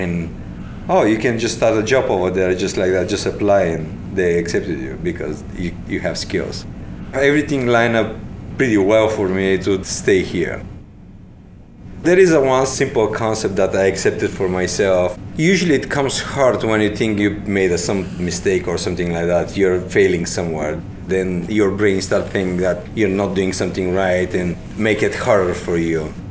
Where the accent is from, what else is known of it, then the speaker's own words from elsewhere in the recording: Bulgaria; English is a second language; I'm from Bulgaria. That was two sentences that I knew, and that's it. Bulgaria is not a big country.